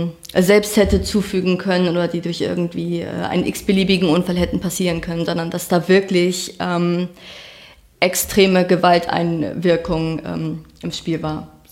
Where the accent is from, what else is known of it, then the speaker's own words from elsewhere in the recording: Schleswig-Holstein, Germany; ich bin auf dem Dorf aufgewachsen, das war ganz weit oben in Schleswig-Holstein